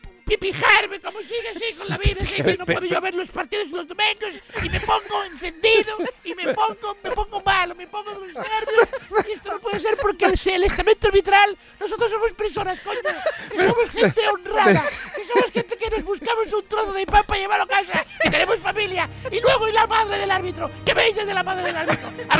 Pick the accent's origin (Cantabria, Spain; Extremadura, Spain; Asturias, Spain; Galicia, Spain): Galicia, Spain; Ferrol; Era de mi tierra, vivía 3 calles más abajo, era una manzana más abajo que la mía.